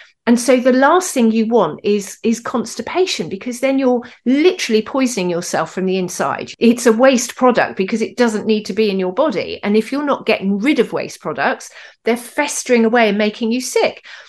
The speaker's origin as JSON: {"language": "English", "region": "South West England", "country": "United Kingdom", "tie": "born or raised there", "said": "Yeah, so I'm from Dorset. You know, I now live in Somerset, but about 20 miles away from where I was."}